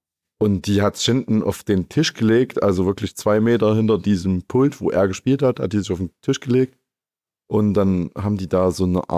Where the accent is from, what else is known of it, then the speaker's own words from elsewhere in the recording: Weida, Thuringia, Germany; Also in Kreiz, und ich bin ja aus Weida, und das ist, naja, mit dem Auto fährst du da vielleicht 15 Minuten rüber.